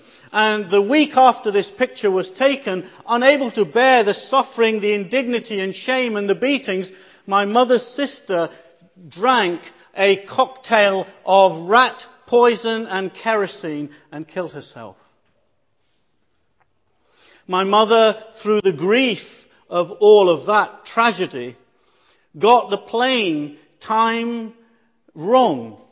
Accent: Leicester, East Midlands, United Kingdom; as I grew up in Leicester, I went to school and learned maths and English and history and geography and biology, etc., and grew up in that environment academically. And in the home, it was a devout religious Hindu household

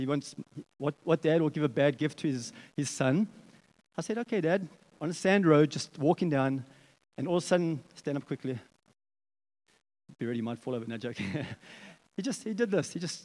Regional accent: Barberton, Mpumalanga, South Africa; I was walking on a farm road in Barberton. Who knows where Barberton is? Down the Eastern Transvaal area.

